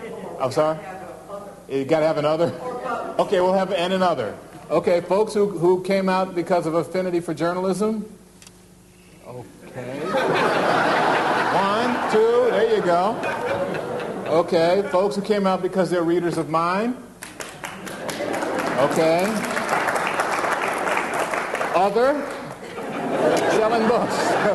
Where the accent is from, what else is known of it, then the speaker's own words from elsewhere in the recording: Los Angeles, California, United States; also born or lived in Orange; I was born in Orange, California. Which is just south of Los Angeles.